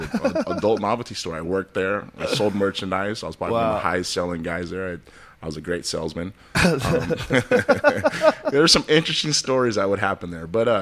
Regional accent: Santa Ana, California, United States; I could have been shot as one of my friends were when I grew up in Santa Ana

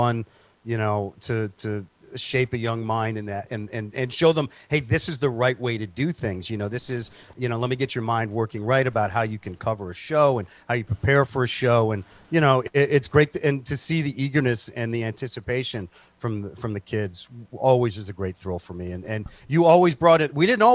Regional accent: Birmingham, West Midlands, United Kingdom; Technically, I am from England, yes, from Birmingham, I think.

